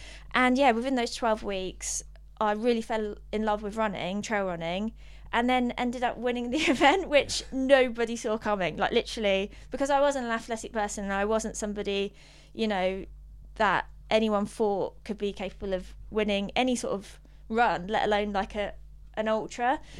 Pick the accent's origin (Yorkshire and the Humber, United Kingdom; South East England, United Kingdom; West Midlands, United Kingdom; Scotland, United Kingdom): South East England, United Kingdom; Isle of Wight; I grew up on the Isle of Wight and that's where I currently live.